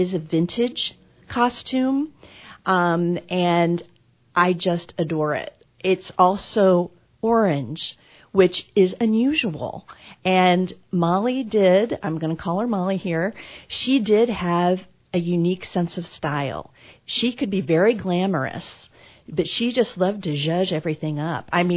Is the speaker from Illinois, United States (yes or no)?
yes; Nashville, Illinois, United States; also born or lived in Tulsa / New York City; now in Hannibal, United States; I'm originally from Tulsa, but I grew up in southern Illinois. in Nashville, Illinois, a big population of 3,000 people when I lived there, one flashing red light.